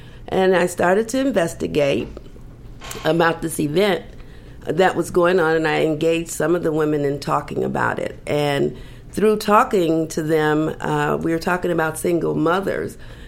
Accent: Chicago, Illinois, United States; now in Los Angeles, United States; I'm originally from Chicago, and I've decided to come out and continue to do what I did when I was in Chicago here in Los Angeles.

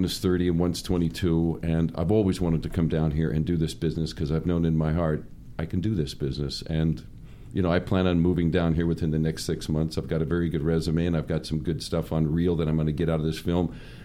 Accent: London, United Kingdom; now in Oregon, United States; I'm originally from London, England. My mother's British. My dad was a soldier. And so I'm a Cockney mate without the accent. But most of my life, I've lived in Oregon

